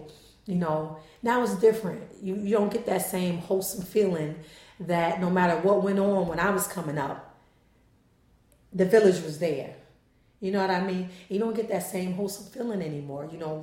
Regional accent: Hudson, New York, United States; also born or lived in Albany; lived in Albany for maybe 3 years. But besides that, this is my home. This is, anytime you ask, where I'm from Hudson.

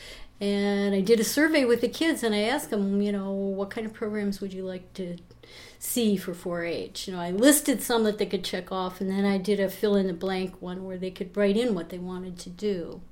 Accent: Grand Rapids, Michigan, United States; also born or lived in Lansing / Marshall; Well, I was born in Lansing, Michigan, and my family moved to Grand Rapids when I was very young, and that's a suburb in Michigan. It's a suburb city. And I lived there until high school, and then my family moved again to a small town in Michigan called Marshall.

